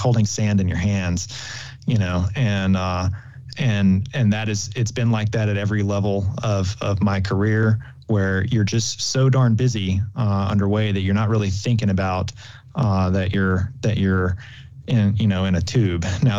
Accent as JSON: {"language": "English", "town": "Pineville", "region": "Louisiana", "country": "United States", "tie": "born or raised there", "said": "So I grew up in a small town in Louisiana, Pineville, Louisiana, just like a lot of people in the service, landlocked, little area, a little one red light town."}